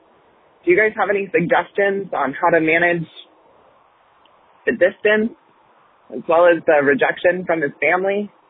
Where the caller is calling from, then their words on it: Portland, Oregon, United States; I'm from Portland, Oregon.